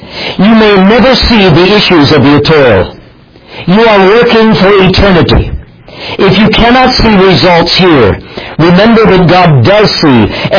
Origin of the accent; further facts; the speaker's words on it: West Virginia, United States; as they say back in the hills of my home state of West Virginia